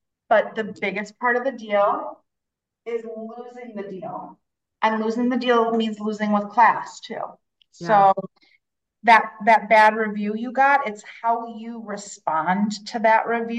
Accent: Wisconsin, United States; I lived in Arizona at the time, but I was from Wisconsin.

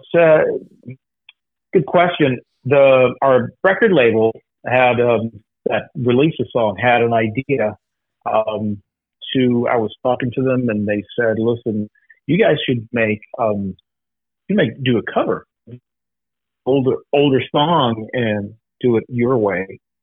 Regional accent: Sweden; English is a second language; now in Los Angeles, United States; I live in Los Angeles since 31 years. And but I was born and raised in Sweden. So my family's here.

